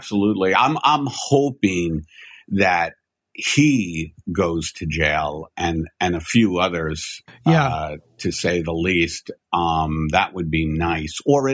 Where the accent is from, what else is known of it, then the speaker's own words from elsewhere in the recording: New York, United States; I'm from New York and. So I'm a big Yankee fan